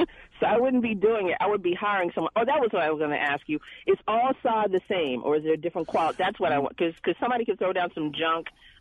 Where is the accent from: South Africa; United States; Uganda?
United States; Marlboro; Which is funny, because I grew up in Marlboro, and we lived on a quarter acre of land